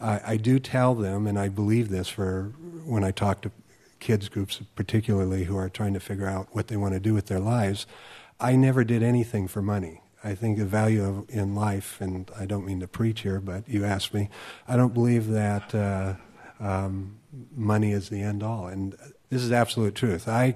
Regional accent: Milwaukie, Oregon, United States; I grew up here in Milwaukee, Oregon

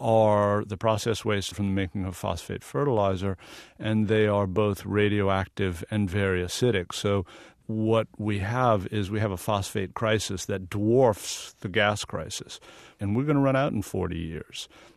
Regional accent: the South, United States; accent: Southern; And I'm from the South, so in my best Southern accent, I said, excuse me, can I use your bathroom?

